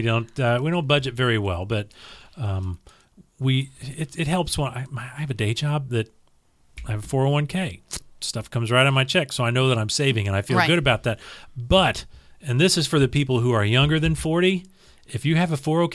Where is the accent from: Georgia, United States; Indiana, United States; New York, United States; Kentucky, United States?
Indiana, United States; I have to resist the temptation to throw eggs at his house, but I grew up in Indiana. That's just the way that I am.